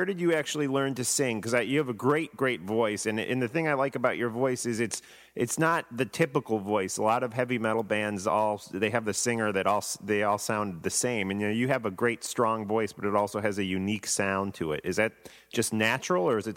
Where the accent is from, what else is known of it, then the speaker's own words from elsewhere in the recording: New Jersey, United States; I'm in New Jersey, which is right outside of New York City.